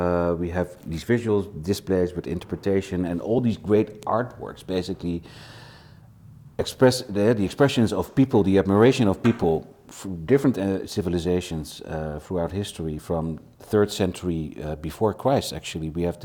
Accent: Netherlands; now in The Hague, Netherlands; I am from the Netherlands. I live in The Hague.

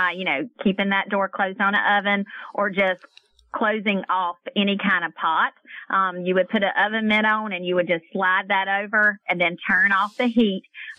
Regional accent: North Carolina, United States; I'm from North Carolina, and I thought we were the leader in our mountains

